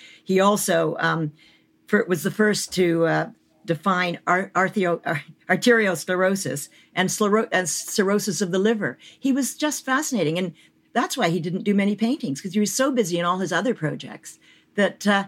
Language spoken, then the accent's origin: English; Canada; One that's very dear to my heart because I'm Canadian is the British North America Act of 1867, which created the country of Canada.